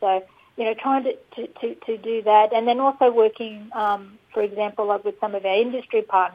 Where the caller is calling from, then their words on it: Darwin, Northern Territory, Australia; So I'm ringing from Larrakia country in Darwin.